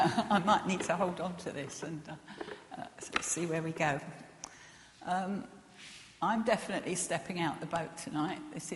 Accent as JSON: {"language": "English", "town": "Putney", "region": "London", "country": "United Kingdom", "tie": "born or raised there", "said": "I grew up in Putney in southwest London."}